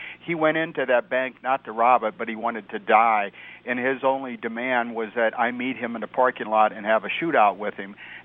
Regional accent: Granite City, Illinois, United States; I come from Granite City, Illinois. I went to Southern Illinois University. I have the Midwestern values that all of your listening audience, I share the same values because I grew up in the same area.

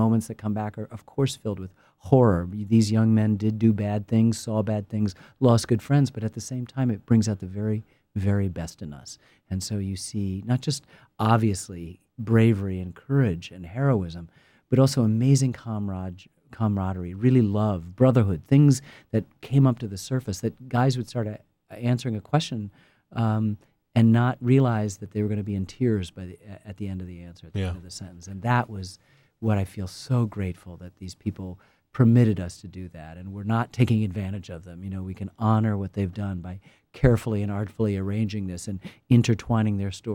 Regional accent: United States; I'm an American filmmaker. I'm going to do it from an American perspective.

